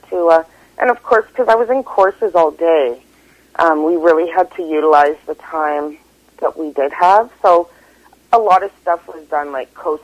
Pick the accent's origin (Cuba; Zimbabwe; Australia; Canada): Canada; So I assumed he didn't assume that I was from Canada.